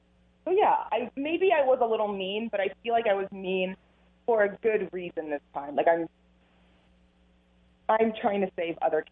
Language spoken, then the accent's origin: English; Lebanon; also born or lived in Washington, D.C., United States / Miami, United States; now in Texas, United States; I was born and raised in Lebanon, but now I live in Texas. I used to live in Miami.